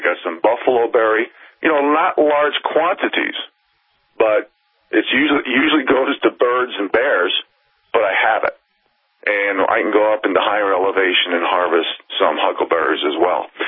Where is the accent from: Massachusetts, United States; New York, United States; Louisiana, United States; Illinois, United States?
New York, United States; New York City; moved away as an adult; now in Montana, United States; I was born and raised in the metropolitan area of New York City. I was born in Jamaica, Queens. I left there at 26 years old because I wanted to come to Montana and live this lifestyle.